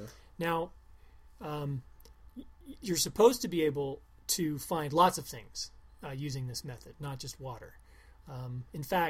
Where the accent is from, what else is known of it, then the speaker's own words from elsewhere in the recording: Iowa, United States; everybody already knows that I was born and raised in Iowa. I'm not actually from the hills myself.